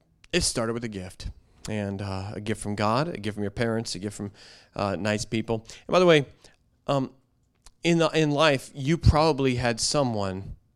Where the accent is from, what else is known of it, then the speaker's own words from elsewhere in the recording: United States; And realize, Lord, thank you, I was brought up in America.